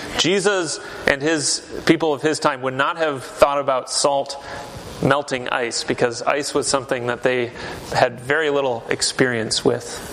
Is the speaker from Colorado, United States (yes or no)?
no; Michigan, United States; Salt was very important in my life growing up in West Michigan as a Dutch American person.